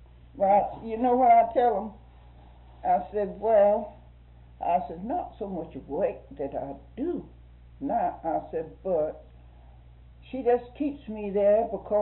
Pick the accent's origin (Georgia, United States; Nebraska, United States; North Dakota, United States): Georgia, United States; now in Florida, United States; I come from Georgia.